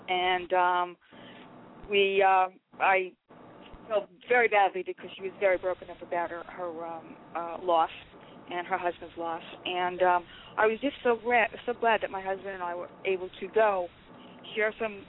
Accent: New York, United States; And I'm from New York, and my husband's from Savannah, Georgia.

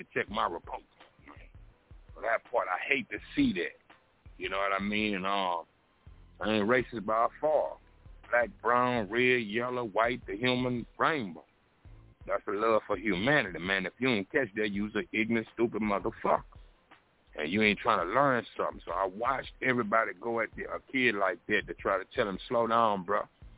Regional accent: Baton Rouge, Louisiana, United States; I'm from South Baton Rouge. My backyard is LSU.

